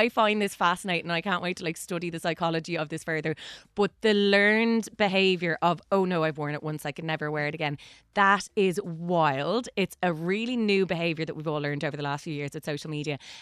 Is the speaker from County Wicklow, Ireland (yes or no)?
yes; Bray, County Wicklow, Ireland; I grew up in Bray, it was always going on fire from people coming through for a day trip